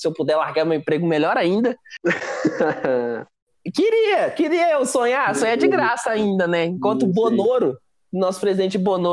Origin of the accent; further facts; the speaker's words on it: Belo Horizonte, Minas Gerais, Brazil; eu sou de BH e tal